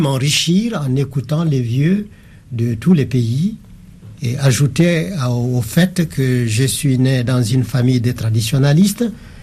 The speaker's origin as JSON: {"language": "French", "town": "Bandiagara", "region": "Mopti", "country": "Mali", "tie": "born there", "said": "Je suis né à Bandiagara en 1901. Bandiagara, c'était l'ancienne capitale du Massina sous l'Empire Tokouler. Par ma mère, je suis sénégalais, du Fouta sénégalais, mais par mon père, je suis du Fakala"}